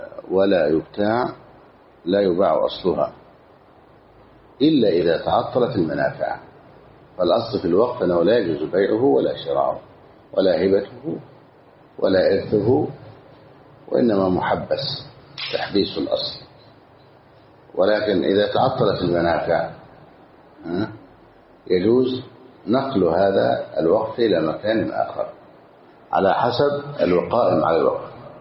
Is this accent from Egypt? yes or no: yes; Egypt; عندنا في مصر.